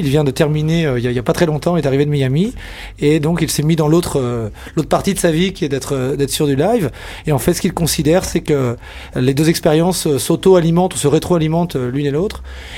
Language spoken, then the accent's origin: French; Saint-Malo, Brittany, France; now in Colombia; Je viens de Saint-Malo, en France.